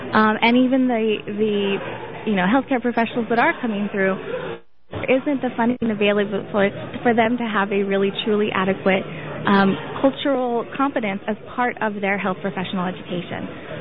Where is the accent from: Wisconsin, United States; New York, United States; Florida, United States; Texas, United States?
Texas, United States; now in Los Angeles, United States; No, I'm actually originally from Texas. I moved to L.A. 2.5 years ago to work with Naleo.